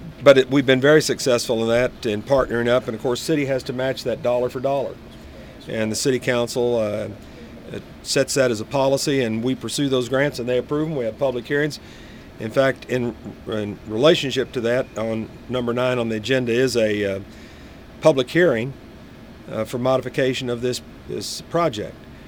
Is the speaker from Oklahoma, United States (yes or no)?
yes; Bartlesville, Oklahoma, United States; You all sound like I'm from Oklahoma.